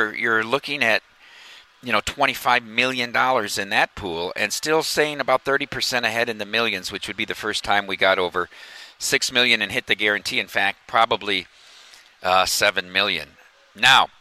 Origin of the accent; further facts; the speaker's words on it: Dubuque, Iowa, United States; I'm from Dubuque, Iowa.